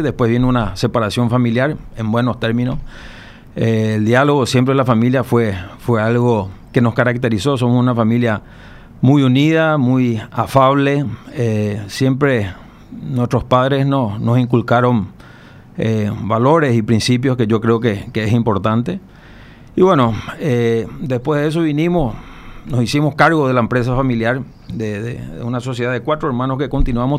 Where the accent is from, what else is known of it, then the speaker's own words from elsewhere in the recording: Paraguay; soy paraguayo, 52 años, casado con Silvina Ratti Esculies, de Zavala, tres hijos